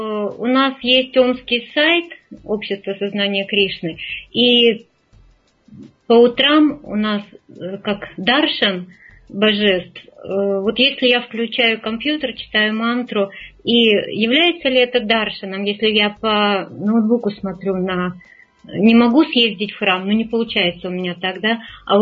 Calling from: Omsk, Omsk Oblast, Russia; Я звоню из Омска.

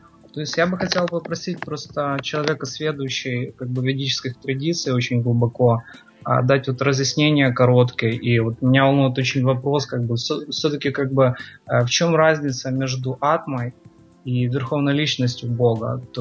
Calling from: United States; сейчас я проживаю в Соединенных Штатах Америки.

